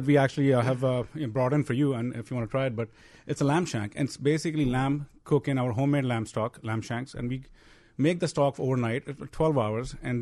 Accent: India; moved away as an adult; I grew up in India. I came here to do my PhD.

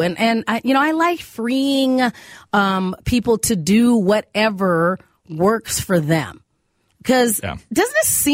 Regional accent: Arizona, United States; You know, we're in my family, we grew up in Arizona.

